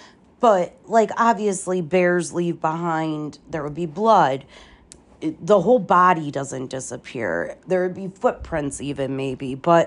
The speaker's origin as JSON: {"language": "English", "region": "Northeast", "country": "United States", "said": "I'm from the Northeast, and I've been there multiple times."}